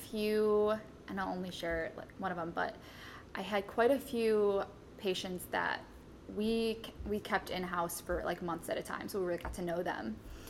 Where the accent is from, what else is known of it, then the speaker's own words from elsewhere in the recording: Cleveland, Ohio, United States; Grew up, born and raised in Cleveland.